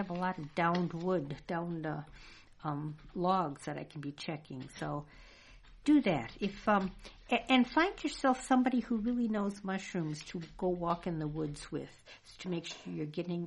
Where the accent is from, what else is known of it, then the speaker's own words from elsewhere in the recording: Wisconsin, United States; But I remember May apples being quite prolific when I was growing up in Wisconsin.